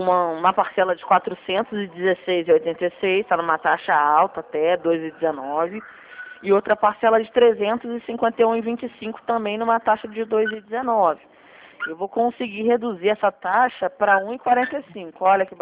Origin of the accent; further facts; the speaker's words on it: Taubaté, São Paulo, Brazil; Eu sou aqui de Taubaté.